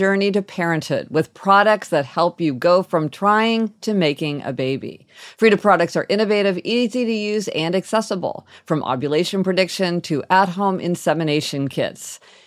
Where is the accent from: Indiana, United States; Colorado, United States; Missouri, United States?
Missouri, United States; No, I remember that, because being from Missouri, there weren't that many people from Missouri when I went to college.